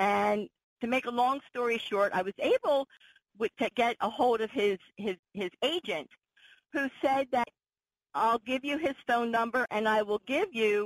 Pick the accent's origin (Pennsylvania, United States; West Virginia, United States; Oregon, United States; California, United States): Pennsylvania, United States; Philadelphia; now in Harrisburg, United States; I'm originally from Philly, but I now live in Harrisburg.